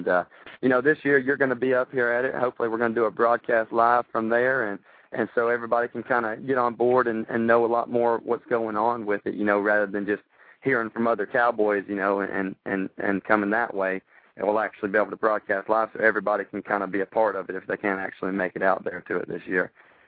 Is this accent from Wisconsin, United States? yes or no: no; McDonough, Georgia, United States; It's actually a charity event that I do every year up here in McDonough, Georgia, my hometown.